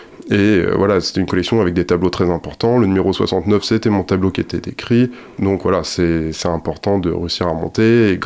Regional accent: Pays de la Loire, France; revenir sur mes terres, entre guillemets, parce que je suis du Saumurois

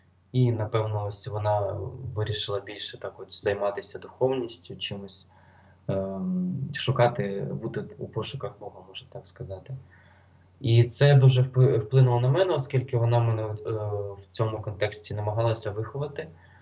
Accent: Nikopol, Dnipropetrovsk Oblast, Ukraine; born there; Я народився у Нікополі у 94-му році. Це невелике постіндустріальне містечко. Воно знаходиться на, як би мовити, на околицях Дніпровської області вже.

